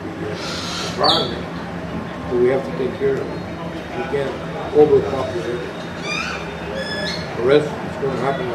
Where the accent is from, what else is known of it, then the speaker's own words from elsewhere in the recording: Bocas del Toro, Panama; also born or lived in Colón; Yo me crié aquí en Bocas y parcialmente también en la ciudad de Colón, donde por una enfermedad de mi madre tuve que trasladarme por varios años.